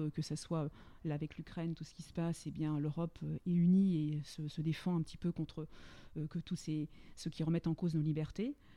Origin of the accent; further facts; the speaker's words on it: Évreux, Normandy, France; je suis normande, hébroïcienne, française, mais surtout européenne.